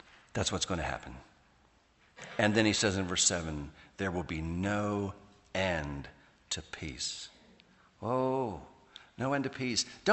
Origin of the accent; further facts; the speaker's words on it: Baltimore, Maryland, United States; moved away; I grew up in Baltimore. I had no idea when a harvest of anything was. When I first moved out here, I'd go past fields.